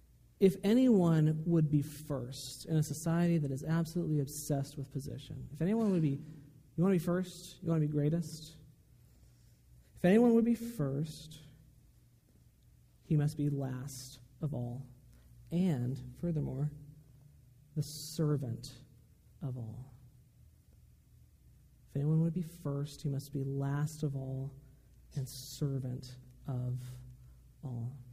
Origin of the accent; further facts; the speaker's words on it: Bakersfield, California, United States; I'm just from Bakersfield, you know. It is God's country, but we don't have anything like this.